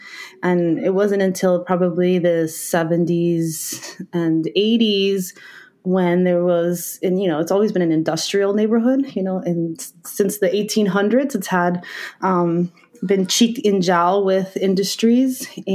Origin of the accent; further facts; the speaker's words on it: Newark, New Jersey, United States; growing up in the Ironbound and being a part of the Ironbound Community Corporation was what I call my real PhD.